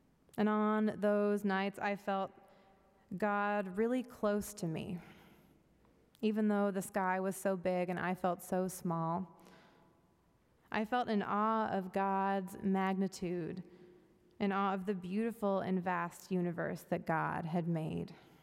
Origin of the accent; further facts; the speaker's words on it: Oakdale, California, United States; also born or lived in Modesto; I grew up in the San Joaquin Valley in Northern California on 4 acres outside of a small town called Oakdale. And right before I started middle school, my family moved out there from a large suburb called Modesto, where most of my extended family lived.